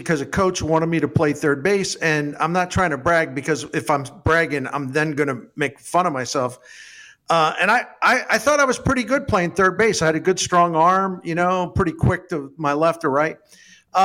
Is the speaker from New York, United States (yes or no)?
no; Annapolis, Maryland, United States; But I grew up near Annapolis, and I'm a big-time Navy football fan